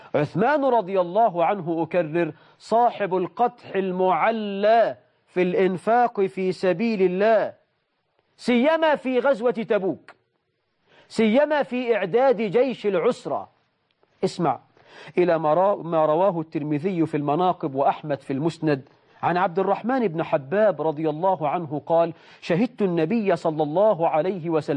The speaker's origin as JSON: {"language": "Arabic", "country": "Egypt", "said": "وجنيه الذهب عندنا في مصر النهاردة ب1,000 جنيه وزيادة،"}